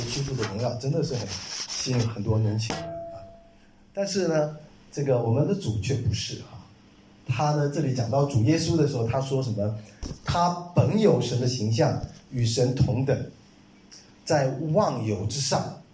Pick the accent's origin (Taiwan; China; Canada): China; 就像我们中国人，